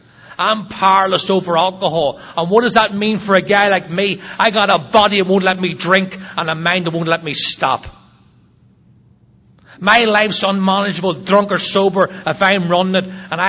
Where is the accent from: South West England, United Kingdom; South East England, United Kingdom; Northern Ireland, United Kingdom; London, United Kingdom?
Northern Ireland, United Kingdom; I was growing up in Northern Ireland. It was the height of the troubles over there, the war that was going on.